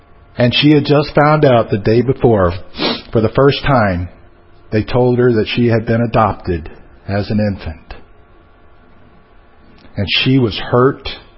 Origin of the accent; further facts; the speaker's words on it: Florida, United States; born there; also born or lived in Georgia; I was forced to live the first year of my life in Georgia. I was born in Florida, though.